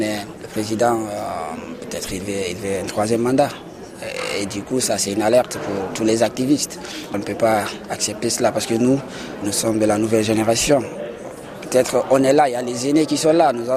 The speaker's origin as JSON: {"language": "French", "country": "Guinea", "said": "coordinateur de l'association Villageois 2.0 et je viens de la Guinée."}